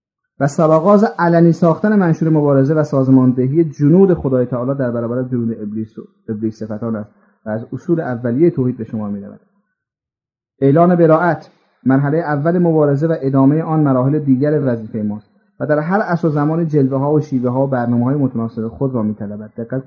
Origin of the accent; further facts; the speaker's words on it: Iran; فهمید من ایرانی هستم،